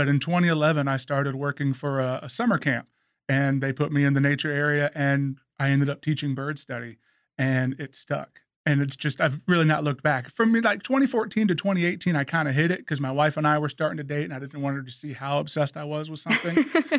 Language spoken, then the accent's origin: English; West Columbia, South Carolina, United States; I grew up in West Columbia, went to Brooklyn Casey High School, went to USC.